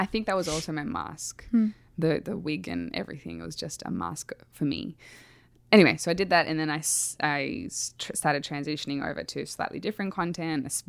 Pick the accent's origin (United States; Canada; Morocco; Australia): Australia; now in Iceland; Winter in Iceland. I'm an Australian. Didn't work very well.